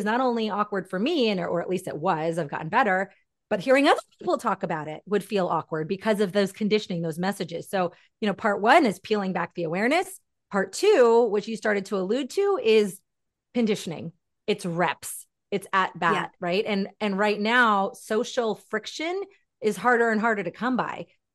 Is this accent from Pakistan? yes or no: yes; Pakistan; I'm Pakistani. My parents were born in India and Pakistan respectively.